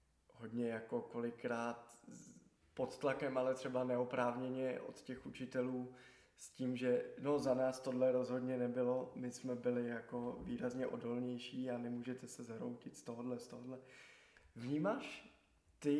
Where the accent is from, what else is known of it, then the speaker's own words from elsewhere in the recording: Prague, Czechia; jak jsem vyrůstal u nás na Letné, tak já jsem chodil na základní školu korunovační